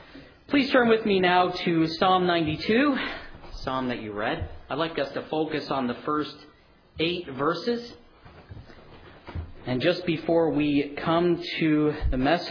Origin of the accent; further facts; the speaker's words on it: London, Ontario, Canada; I am from London, Ontario. I've ministered there for almost 7 years.